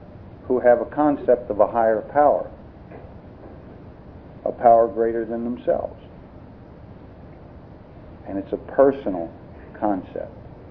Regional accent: New Jersey, United States; born there; I was born in New Jersey. Okay? And I have kind of like a Yankee sense of humor.

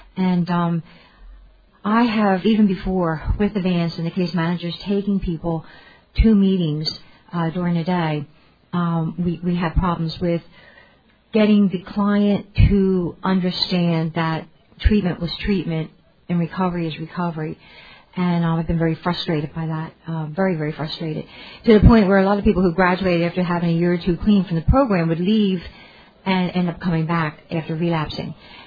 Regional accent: Wilmington, Delaware, United States; I'm an alcoholic from Wilmington, Delaware.

